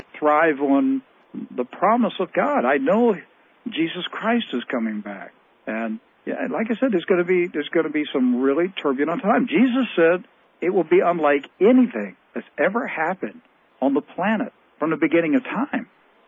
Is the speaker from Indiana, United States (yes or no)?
no; Maryland, United States; I grew up in Maryland, never had an earthquake that I remember, certainly not a magnitude 5.8.